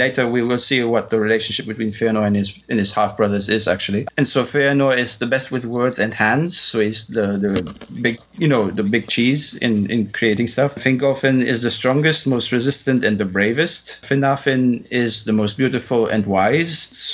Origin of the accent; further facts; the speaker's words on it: Belgium; English is a second language; I'm actually from Belgium, so that's why.